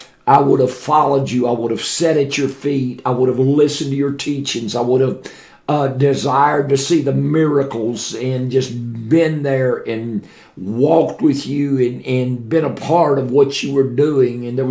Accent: Warren, Ohio, United States; also born or lived in Nashville; I was born in Nashville, Tennessee. Pretty quick, we moved to Warren, Ohio, and he pastored a church up there.

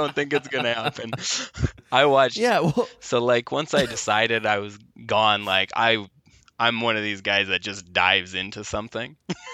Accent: North Dakota, United States; I grew up in North Dakota, so we were a very conservative place.

